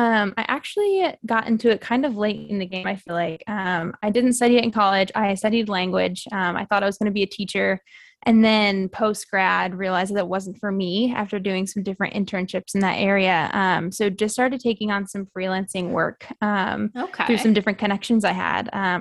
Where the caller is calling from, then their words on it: Nashville, Tennessee, United States; I am tuning in from Nashville, Tennessee.